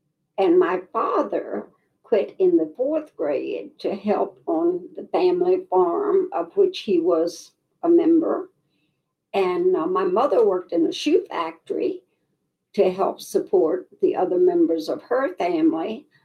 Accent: Fredericksburg, Virginia, United States; born there; they went to the adjacent county, Spotsylvania, which means I was born in Fredericksburg, Virginia.

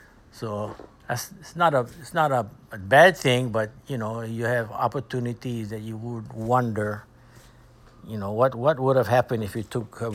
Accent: Kauai, Hawaii, United States; We were raised with him on Kauai.

